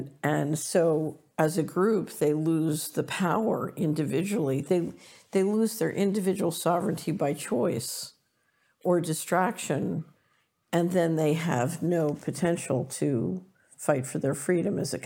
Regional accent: Philadelphia, Pennsylvania, United States; Yeah, I remember I grew up in Philadelphia

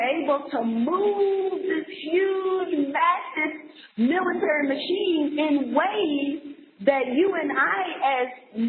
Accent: the South, United States; I'm a Southerner, right?

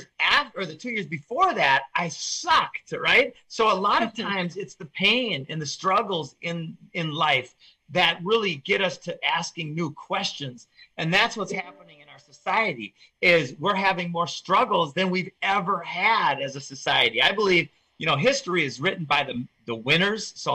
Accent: Minnesota, United States; So I grew up in Minnesota.

